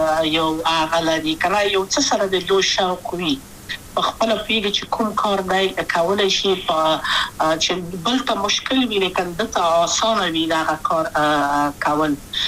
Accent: Kabul, Afghanistan; also born or lived in Wardak; د کابل په تخته پل سیمه کې یم او لویا شویم کابل کې

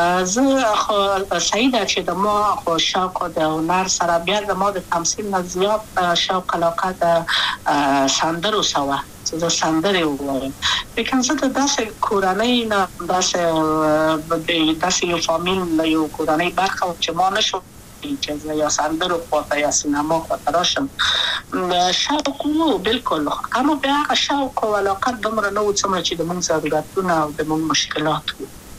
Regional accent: Kabul, Afghanistan; also born or lived in Wardak; زه خو اصلا د وردګو ولایت یم د پلار می د وردګو ولایت ته خلګنسم چې دلې د کابل په تخت پل سیمه کې یم او لویا شویم کابل که یم

